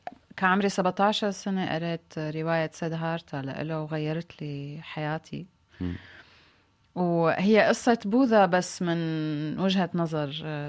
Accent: Syria; الكل أمريكان ما عدا أنا سورية.

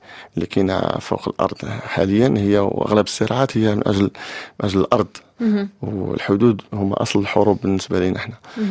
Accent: Western Sahara, Morocco; خصوصا أن في الأصل ديالي هنا في الصحراء احنا كيف كنشوفوا ما عندناش منازل اللي هما فيكس ولا منازل ثابتة

